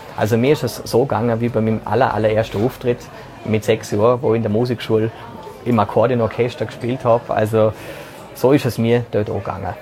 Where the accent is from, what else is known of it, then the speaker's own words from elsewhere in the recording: Vorarlberg, Austria; das ist für mich schon eine Ehre, als Vorarlberger dort dabei gewesen.